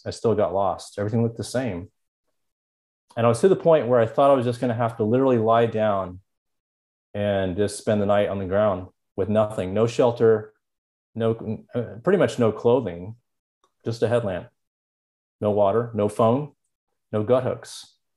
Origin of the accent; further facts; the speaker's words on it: Houston, Texas, United States; It's actually about, you know, I lived in Houston. It was about a 12-hour drive west. I don't know if how many people have been in Texas, but it's a pretty big state.